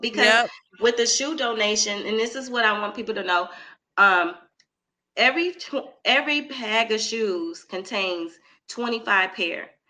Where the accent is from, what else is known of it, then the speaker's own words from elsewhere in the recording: Detroit, Michigan, United States; But for the majority of my life, I was born and raised in Detroit, and it's not easy growing up in Detroit, and you know.